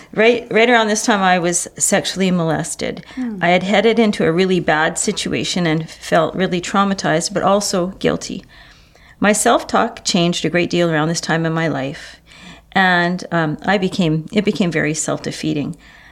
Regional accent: St. Albert, Alberta, Canada; I grew up in St. Albert, Alberta, and I had many friends and a really good family.

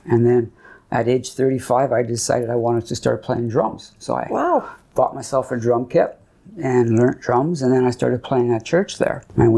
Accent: Winnipeg, Manitoba, Canada; born there; I was born in Winnipeg, 1965. I'm 60.

